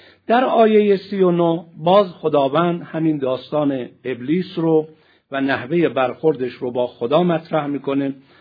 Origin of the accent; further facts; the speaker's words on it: Iran; از حرف زدن ما چند نفر فهمید ما ایرانی هستیم و فارسی حرف میزنیم